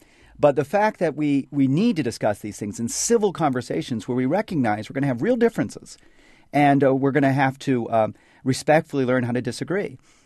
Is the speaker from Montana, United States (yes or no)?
no; Pennsylvania, United States; Actually, I come from Pennsylvania, and this is a tradition that actually has happened in Pennsylvania a few times